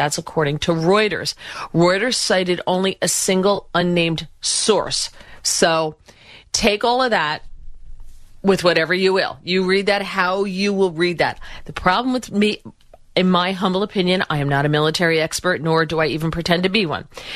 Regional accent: New Jersey, United States; For me, growing up in the People's Socialist Republic of New Jersey, so close to New York, It doesn't bother me.

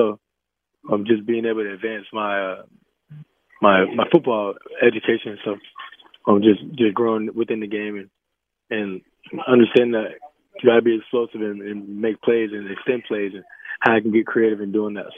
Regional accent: Florida, United States; And, you know, I'm from Florida, so kind of like watching him at Florida State and Miami Central

